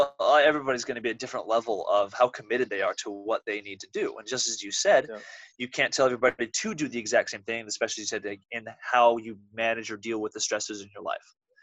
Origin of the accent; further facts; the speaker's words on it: Oregon, United States; I grew up here in Oregon. None of my family are performers either.